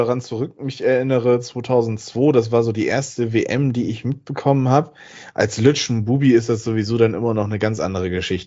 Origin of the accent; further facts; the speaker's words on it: Bremen, Germany; als Bremer